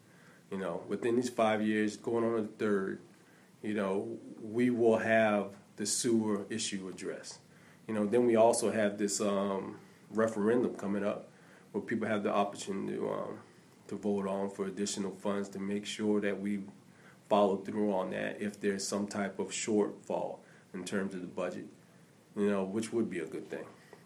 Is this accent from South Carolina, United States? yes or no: yes; Hilton Head, South Carolina, United States; when I was growing up in Hilton Head, one of the things that I felt was very good was going to the rec center after school